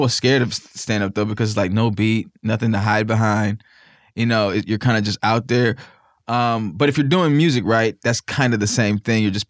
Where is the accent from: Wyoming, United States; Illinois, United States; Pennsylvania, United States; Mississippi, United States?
Mississippi, United States; I have a big family that we're all from Mississippi.